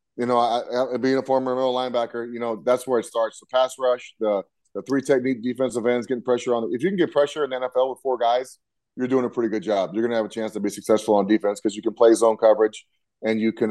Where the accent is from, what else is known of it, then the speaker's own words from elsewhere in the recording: New Mexico, United States; I grew up in New Mexico, which is my hometown, 70 miles from Texas Tech, from Lubbock.